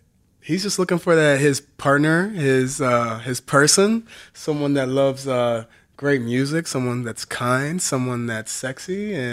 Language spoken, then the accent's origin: English; Illinois, United States; That's kind of similar to me because I'm from Southern Illinois.